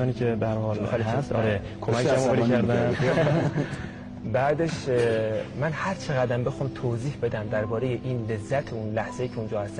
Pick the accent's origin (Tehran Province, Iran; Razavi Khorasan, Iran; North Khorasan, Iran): North Khorasan, Iran; Shirvan; من میتونستم که شهر خودم، شهر شیروان رو، یعنی داخل شهر خودم بدون هیچ سختی انتخاب کنم.